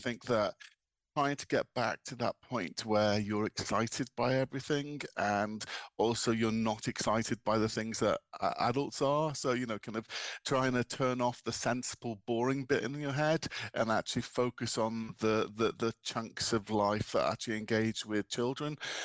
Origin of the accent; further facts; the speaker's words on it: Wigan, North West England, United Kingdom; I'm originally from Wigan myself